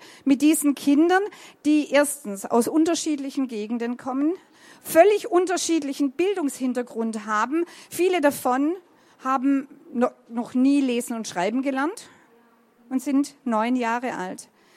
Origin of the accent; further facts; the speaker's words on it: Baden-Württemberg, Germany; accent: Swabian; Jetzt kann man sagen, ja klar, ich komme aus Württemberg, kann man sicher hören.